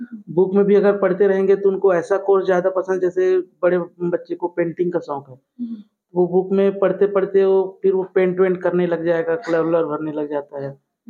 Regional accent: Bilaspur, Chhattisgarh, India; और मैं बिलासपुर का रहने वाला हूँ।

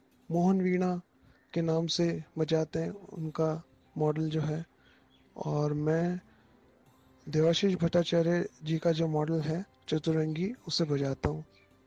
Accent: Jodhpur, Rajasthan, India; now in Pune, India; इस सफर की शुरुआत तो राजस्थान में जोधपुर शहर जहाँ मैं पला बड़ा वहीं से हो गई थी, पहले से ही बचपन से ही। और फिर 98 में जब मैं पूना आया तो यहाँ भी वो सफ़र जारी रहा।

